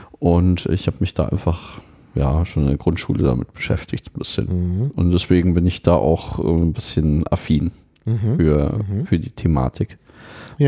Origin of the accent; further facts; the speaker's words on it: Munich, Bavaria, Germany; Ich komme aus München.